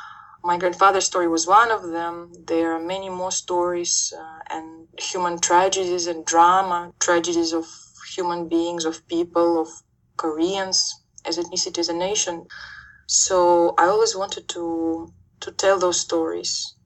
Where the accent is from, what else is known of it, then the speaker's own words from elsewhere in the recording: Uzbekistan; But my family still lives in Uzbekistan, and it's my home country. which is very dear to my heart.